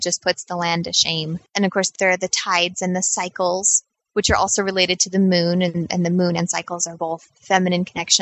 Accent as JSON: {"language": "English", "town": "Seattle", "region": "Washington", "country": "United States", "tie": "born or raised there", "said": "I grew up near the Seattle Temple"}